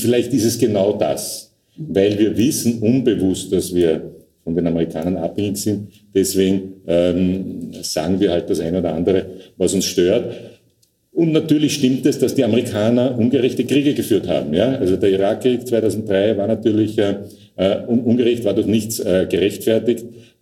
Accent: Austria; damals als Österreicher war das ungewöhnlich

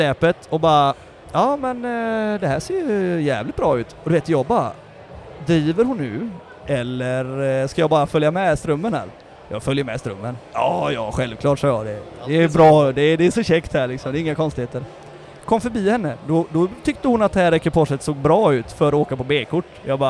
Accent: Sweden; jag är från Sverige

